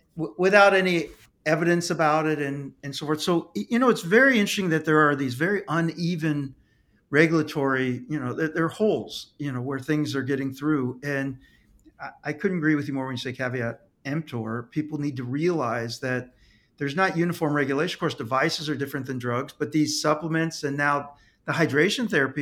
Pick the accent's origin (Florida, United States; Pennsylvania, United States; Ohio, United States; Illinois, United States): Ohio, United States; Dayton; we heard someone from my hometown of Dayton, Ohio